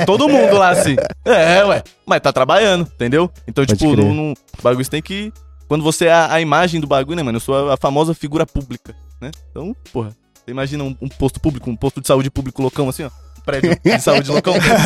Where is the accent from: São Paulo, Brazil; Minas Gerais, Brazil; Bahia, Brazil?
São Paulo, Brazil; Jundiaí; Eu sou de Jundiaí.